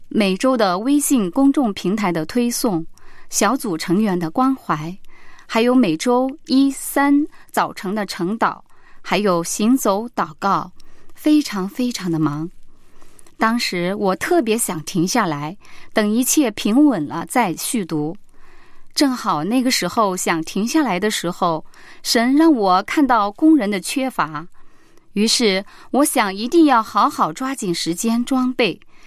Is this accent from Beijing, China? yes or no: yes; Beijing, China; 大家好，我是北京的